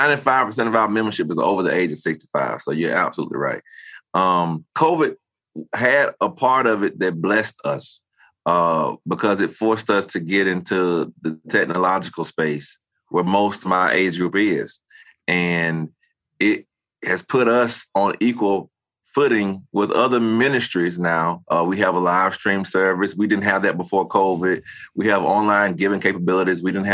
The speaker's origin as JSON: {"language": "English", "town": "Tuskegee", "region": "Alabama", "country": "United States", "tie": "born or raised there", "accent": "Southern", "said": "especially one from the Deep South, you know, I was born and raised in Alabama."}